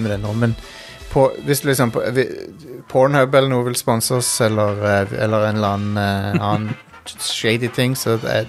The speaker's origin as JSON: {"language": "Norwegian", "town": "Sandnes", "region": "Rogaland", "country": "Norway", "said": "og så er jeg med meg fra Sandnes."}